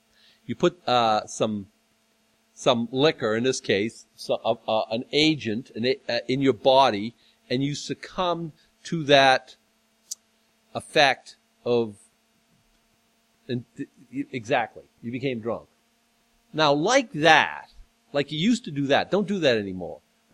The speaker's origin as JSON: {"language": "English", "town": "Boston", "region": "Massachusetts", "country": "United States", "said": "I'm from Boston. Everyone moves there at a fast pace."}